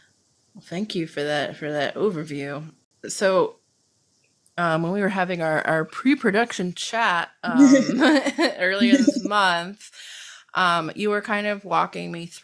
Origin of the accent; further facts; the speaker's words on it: Cincinnati, Ohio, United States; And I am from Cincinnati, which is right. So I grew up 10 minutes across the river from Kentucky, right across the Ohio River.